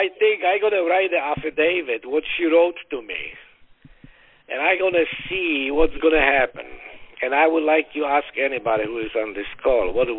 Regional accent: Florida, United States; from Florida.

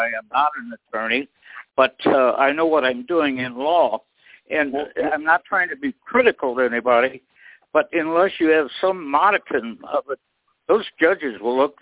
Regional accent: Missouri, United States; I'm from Missouri, the state of Missouri.

